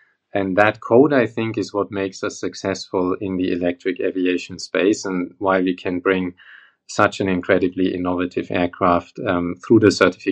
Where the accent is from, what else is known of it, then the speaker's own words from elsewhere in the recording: Freiburg, Baden-Württemberg, Germany; now in Munich, Germany; I grew up in Freiburg, which is in the southwest of Germany. We call it the Toscana of Germany because there's tons of wine and it's the warmest region. Very beautiful, very recreational, but less industrialized than